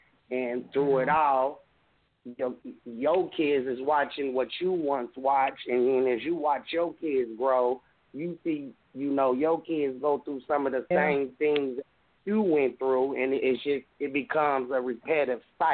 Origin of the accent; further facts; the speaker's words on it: Indianapolis, Indiana, United States; I'm from Indianapolis, Indiana.